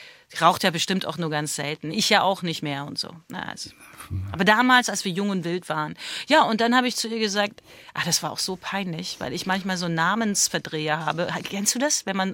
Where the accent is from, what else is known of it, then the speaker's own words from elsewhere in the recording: Munich, Bavaria, Germany; Freilich, ich komme auch aus München.